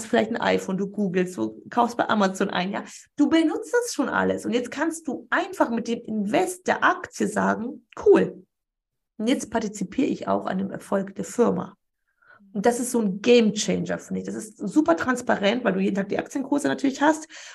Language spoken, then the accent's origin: German; Poland; Aber ich bin sehr gläubig. Ich komme aus Polen, das sind ja alle katholisch.